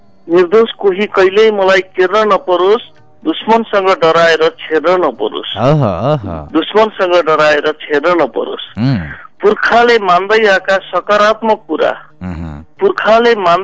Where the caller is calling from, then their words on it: Hetauda, Bagmati, Nepal; म हेटौँडाबाट … बोलाको थिएँ